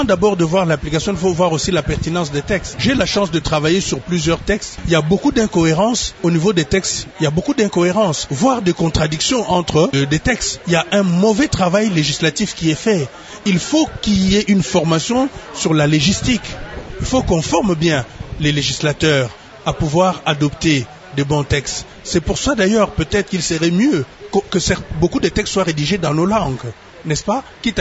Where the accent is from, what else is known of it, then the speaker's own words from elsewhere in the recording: Kenge, Kwango, DR Congo; Moi, je suis des Kenge, je pouvais me retrouver à Lubumbashi, j'étais Zaïrois.